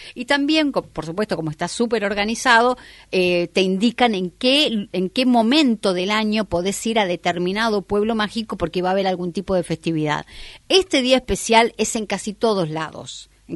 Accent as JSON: {"language": "Spanish", "region": "Aguascalientes", "country": "Mexico", "moved": "yes", "lives_now": "Buenos Aires, Argentina", "said": "Yo soy de Aguas Calientes, pero vivo en Buenos Aires hace 30 años."}